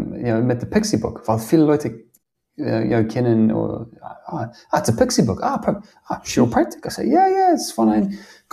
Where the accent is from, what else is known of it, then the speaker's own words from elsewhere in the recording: New Zealand; German is a second language; moved away as an adult; now in Germany; weil ich war aus Neuseeland.